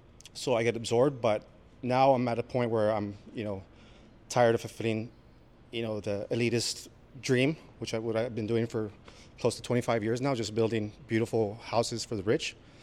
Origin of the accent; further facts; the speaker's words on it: Los Angeles, California, United States; I'm from El Sereno, I'm from South LA, I'm from this fucking area, and I'm not leaving.